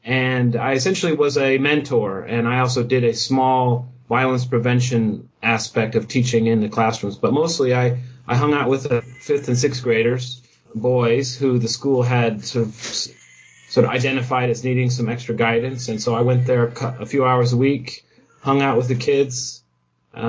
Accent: Midwest, United States; I mean, I grew up in the Midwest, and I was actually planning to join the military, go to West Point.

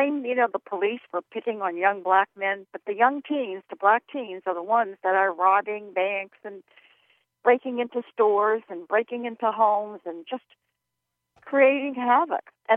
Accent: New Hampshire, United States; also born or lived in Maine; I grew up in New Hampshire and Maine.

